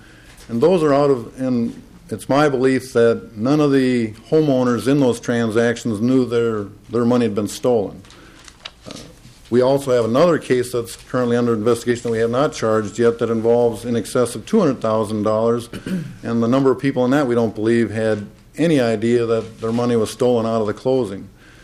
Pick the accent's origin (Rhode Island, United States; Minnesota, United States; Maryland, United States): Minnesota, United States; South St. Paul; I'm from South St. Paul